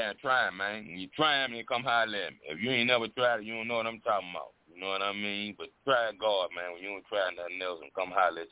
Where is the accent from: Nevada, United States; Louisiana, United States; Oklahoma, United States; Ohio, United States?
Louisiana, United States; Baton Rouge; I'm from South Baton Rouge. My backyard is LSU.